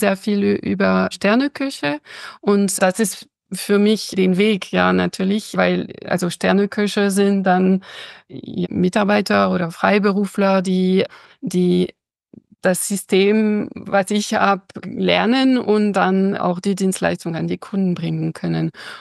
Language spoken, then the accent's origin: German; northern France, France; und ich bin Französin und bei uns ist die Küche und das Kochen ja ein Nationalkunst sozusagen.